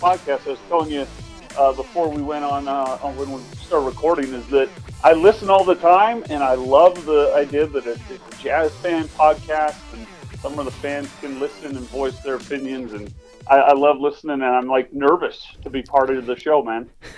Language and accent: English; Layton, Utah, United States; So I guess I'm from Layton, or Layton, as we like to say, up in those parts. Love that area. Just recently moved back there with my wife and my baby.